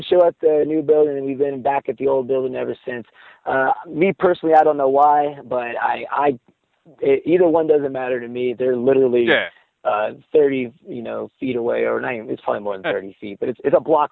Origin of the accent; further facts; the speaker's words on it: San Jose, California, United States; I'm originally from the Bay Area, San Jose area, and she's from the same area too.